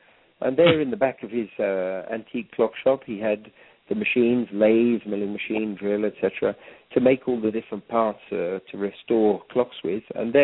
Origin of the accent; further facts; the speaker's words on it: England, United Kingdom; I'm originally from England